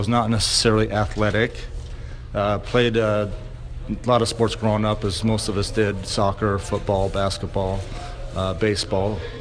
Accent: California, United States; I was aware of athletic trainers growing up in the Bay Area and who the athletic trainers were with the various teams.

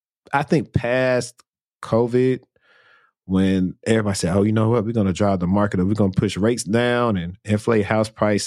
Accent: Louisiana, United States; I'm from Louisiana.

